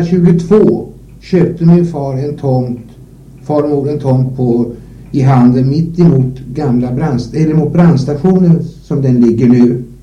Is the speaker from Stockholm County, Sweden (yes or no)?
yes; Stockholm, Stockholm County, Sweden; born there; Jag är född i Kungsholms församling i Stockholm och kom till handeln 1925.